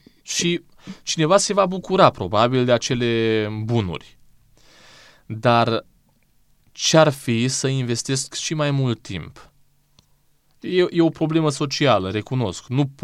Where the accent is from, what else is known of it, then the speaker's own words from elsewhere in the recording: Romania; ca român, ca unul care trăiește în această țară, pe care noi ba o blamăm, ba o lăudăm